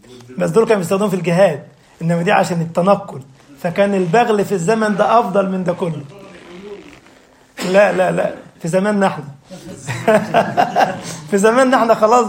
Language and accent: Arabic; Egypt; وفي بلدة عندنا في مصر اسمها بنها، دي مشهورة بأنقى أنواع العسل